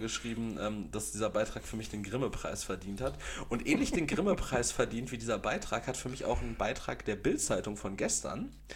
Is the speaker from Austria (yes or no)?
yes; Austria; Digga, ich bin Österreicher.